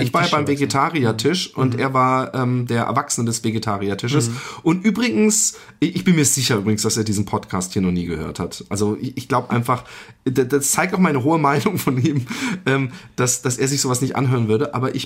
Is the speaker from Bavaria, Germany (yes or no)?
no; Mannheim, Baden-Württemberg, Germany; Wir sind aus dem Raum Mannheim, Heidelberg, Süddeutschland.